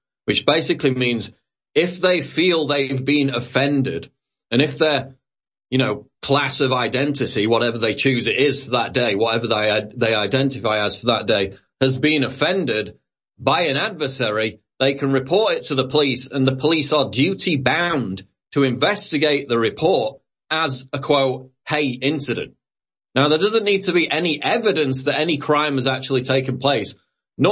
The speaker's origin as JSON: {"language": "English", "country": "United Kingdom", "said": "a few big news stories from my home country of the UK"}